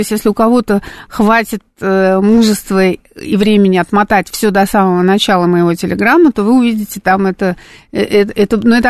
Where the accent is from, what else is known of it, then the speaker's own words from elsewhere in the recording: Saint Petersburg, Russia; я из Санкт-Петербурга приехала в свое время.